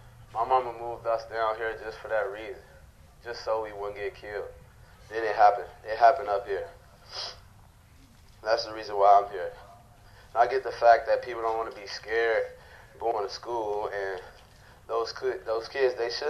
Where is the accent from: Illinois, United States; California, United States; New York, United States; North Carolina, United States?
Illinois, United States; Chicago; And I'm from Chicago, so I already know, like, it's a lot of killings going on out there.